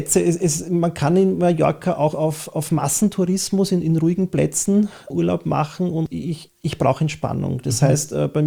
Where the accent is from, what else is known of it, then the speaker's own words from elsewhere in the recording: Vienna, Austria; Lieblingsmusik, typisch wienerisch, von … da wo ich herkomme, da gehöre ich hin.